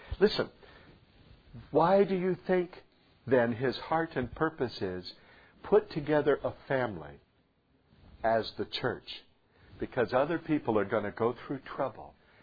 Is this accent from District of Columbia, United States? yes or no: no; Seattle, Washington, United States; And so, you know, I grew up in Seattle. We drank coffee and loved everybody, right?